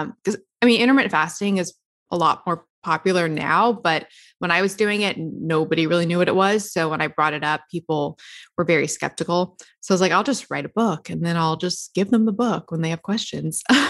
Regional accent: the South, United States; now in Los Angeles, United States; Yeah, I was raised in the South, moved to LA.

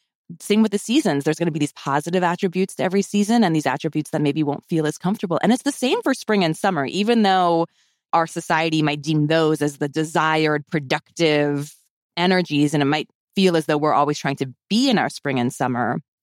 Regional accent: East Coast, United States; I grew up on the East Coast and I don't like the cold.

